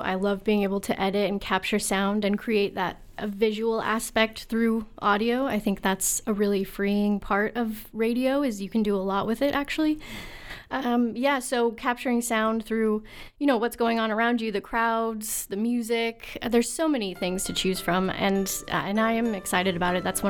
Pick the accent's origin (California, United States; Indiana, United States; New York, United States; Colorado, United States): California, United States; moved away; Yeah, I'm actually a transplant, so I'm from California.